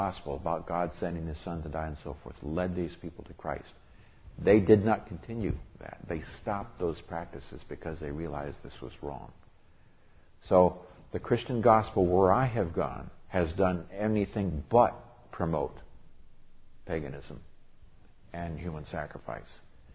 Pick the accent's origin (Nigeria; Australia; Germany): Nigeria; I was raised in Nigeria, West Africa, where child sacrifice was something that was occasionally practiced.